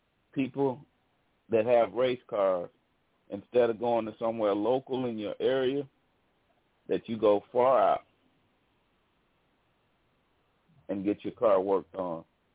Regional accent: Arkansas, United States; We got in my hometown in Arkansas, we got the okay and approval for a racetrack.

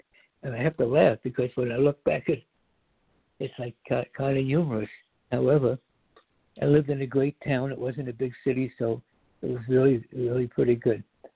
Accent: United States; Like when I was a kid growing up in America, you hardly ever heard about someone, some relative or friend getting cancer.

